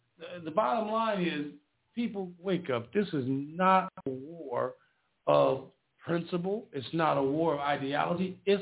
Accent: Indiana, United States; I mean, I'm from Indiana, and you might be from Kentucky, but we're all Americans.

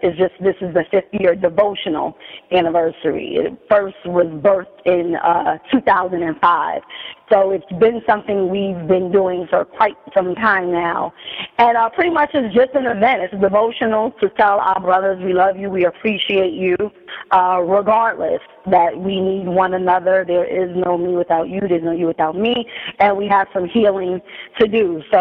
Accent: New York City, New York, United States; Absolutely. Harlem girl, absolutely. Born and raised, Harlem.

